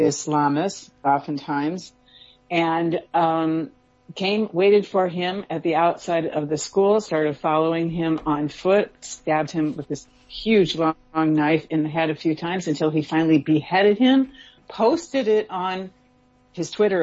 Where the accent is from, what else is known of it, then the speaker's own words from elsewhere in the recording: United States; Look, I'm originally American